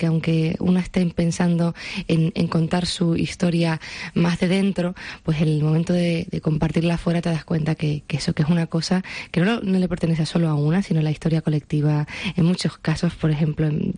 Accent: Canary Islands, Spain; Pues yo soy canaria, yo soy de la isla de La Palma y siempre me he sentido muy conectada con Latinoamérica.

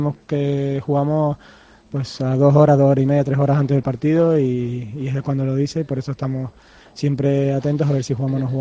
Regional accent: Santa Cruz de Tenerife, Canary Islands, Spain; Los dos somos chicharreros

